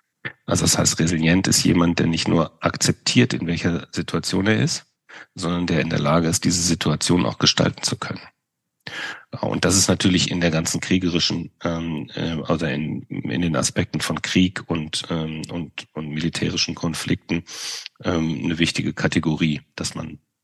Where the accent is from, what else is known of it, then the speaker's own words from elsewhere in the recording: Vienna, Austria; und als Wiener kann ich das wirklich sagen, mitten in Europa.